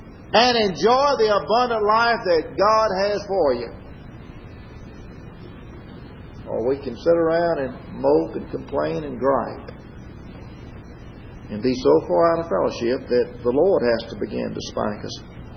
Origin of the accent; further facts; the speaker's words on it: Macon, Mississippi, United States; born there; I was way out in California, and I was born down here in Macon, Mississippi, just 35 miles from here.